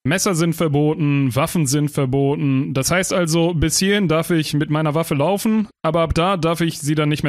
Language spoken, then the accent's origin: German; Turkey; now in Germany; Ich Ich komme aus der Türkei.